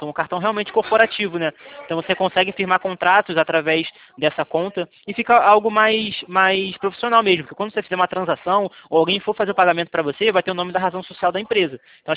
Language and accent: Portuguese; Nova Iguaçu, Rio de Janeiro, Brazil; born there; Eu sou nascido em Nova Iguaçu, cara. Eu nasci no bairro Alvorada.